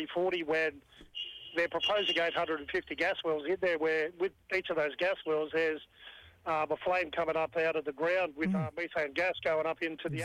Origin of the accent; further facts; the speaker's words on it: Collarenebri, New South Wales, Australia; born there; So I'm a Goomeroi follower of that. I'm in our country. I was born in Collarinnabri. My family stretches all through there through different clan groups, Gidigadu, Birriger, Calvin, Goodigal.